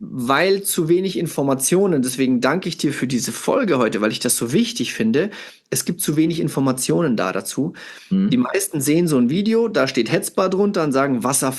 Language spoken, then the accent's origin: German; Italy; German is a second language; Wenn ich bei mir, ich bin ja Italiener